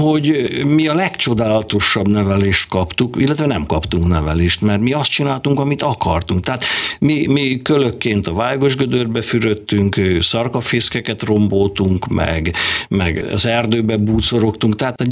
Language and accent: Hungarian; Balotaszállás, Bács-Kiskun, Hungary; Kiskunhalason születtem, a világ legszebb városába. Hát ennél csodálatosabb városban én még nem voltam.